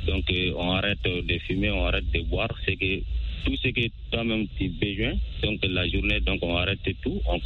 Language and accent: French; Sonikeni, Mali; Depuis dans mon village natal à Sonikeni.